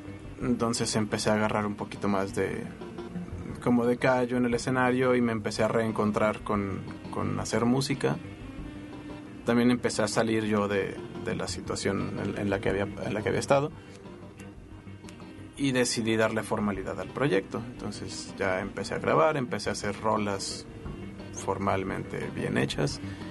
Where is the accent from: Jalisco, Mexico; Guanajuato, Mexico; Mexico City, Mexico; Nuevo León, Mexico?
Jalisco, Mexico; Guadalajara; yo soy de Guadalajara y estudié en la Universidad de Música de la Escuela de la Universidad de Guadalajara.